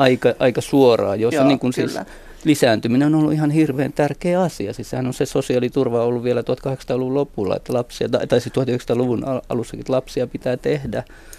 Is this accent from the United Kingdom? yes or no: yes; England, United Kingdom; Eihän Suomi tässä ole niin mikään ainutlaatuinen kulttuuri. Että no, meillä Englannissa on esimerkiksi samanlaista kulttuuria.